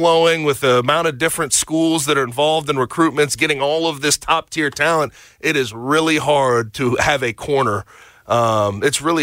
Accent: Missouri, United States; I have a lot of respect. I mean, that's my home state.

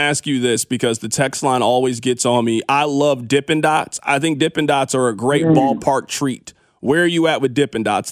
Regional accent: Kansas City, Missouri, United States; I'm born and raised in Kansas City. There's plenty of great barbecue you haven't had yet.

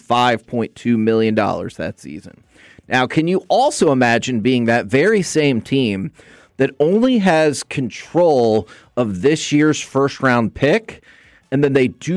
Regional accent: Texas, United States; Oh, look, we were all born and raised in the Metroplex.

